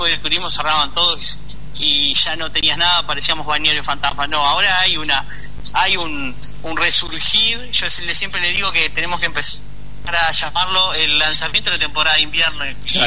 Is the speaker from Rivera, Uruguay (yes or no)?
no; Rocha, Uruguay; born there; now in La Paloma, Uruguay; Yo nací en Rocha, acá 28 kilómetros, en la capital de Rocha, y hace desde el 2002, plena crisis del 2002. Me vine a vivir para acá, para La Paloma